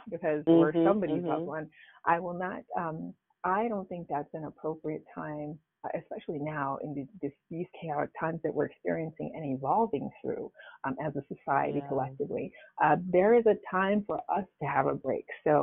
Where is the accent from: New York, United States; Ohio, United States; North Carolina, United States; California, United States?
New York, United States; Queens; I'm a girl from Queens, New York, who married a guy and had a kid.